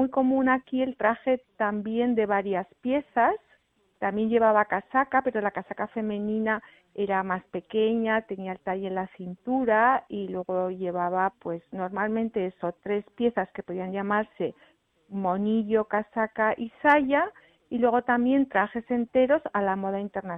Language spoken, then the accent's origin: Spanish; Madrid, Community of Madrid, Spain; now in Seville, Spain; yo vivo en Sevilla, soy de Madrid, pero ya llevo mucho tiempo viviendo aquí